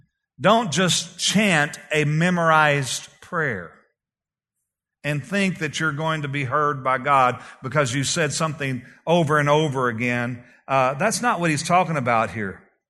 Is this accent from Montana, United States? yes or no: no; Texas, United States; Y'all know I'm from East Texas. I say hogwash.